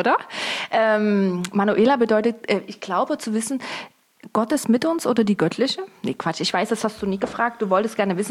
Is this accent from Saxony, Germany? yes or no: yes; Dresden, Saxony, Germany; born there; Ja, und ich bin im Friedrichstädter Krankenhaus geboren.